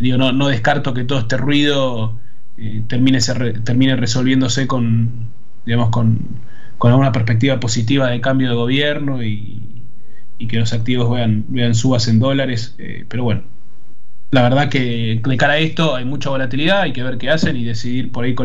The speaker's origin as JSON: {"language": "Spanish", "country": "Argentina", "said": "A mí me frustra bastante como ciudadano argentino que esta sea la dirigencia que tenemos"}